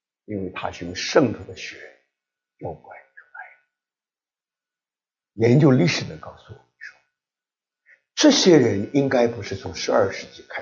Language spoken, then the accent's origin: Chinese; Taiwan; now in United States; 我还记得我刚刚到美国的时候，那么我很得意啊，因为我从台湾来的，